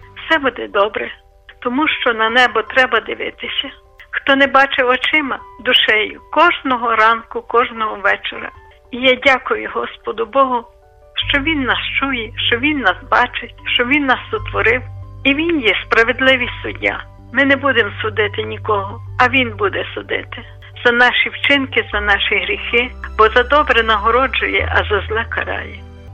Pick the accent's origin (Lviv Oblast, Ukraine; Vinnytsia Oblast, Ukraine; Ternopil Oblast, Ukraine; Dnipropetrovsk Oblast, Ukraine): Lviv Oblast, Ukraine; Lviv; Я зі Львова